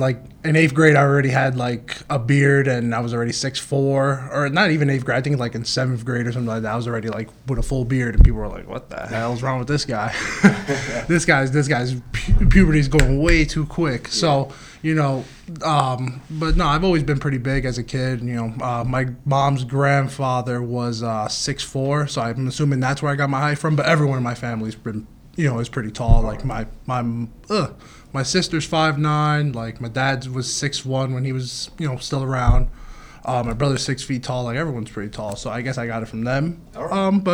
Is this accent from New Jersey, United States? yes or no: yes; Union City, New Jersey, United States; also born or lived in Englewood; All Cuban, you know, I'm 100% Cuban. And yeah, born and raised in Union City, or I was born in Englewood, raised in Union City.